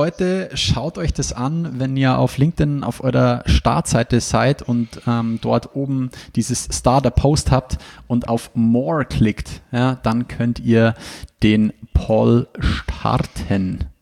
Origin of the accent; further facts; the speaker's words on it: Ingolstadt, Bavaria, Germany; fragt mich jemand, wo ich her bin und ich sage Ingolstadt.